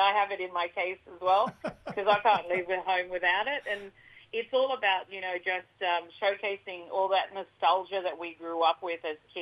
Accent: Queensland, Australia; I'm from Mer Island in the Torres Strait, but I'm lucky. I grew up on a few different islands in the Strait.

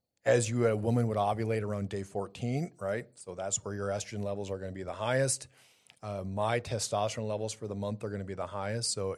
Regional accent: Wisconsin, United States; I'm from Wisconsin. Everyone deer hunts in Wisconsin.

